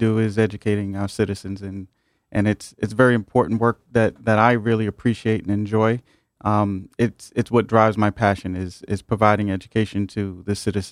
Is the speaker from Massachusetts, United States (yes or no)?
no; New York City, New York, United States; I grew up in New York City.